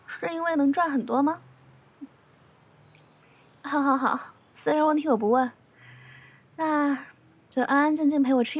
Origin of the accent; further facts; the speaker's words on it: Anhui, China; 我老家挺好的，山清水秀。我老家挨着龙眠湖，是个特别漂亮的地方